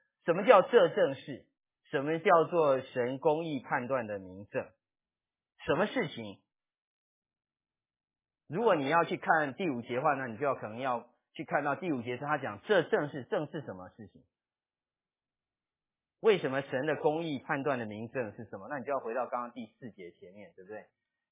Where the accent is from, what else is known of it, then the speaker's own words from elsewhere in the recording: China; 我们中国人不喜欢说赞美的话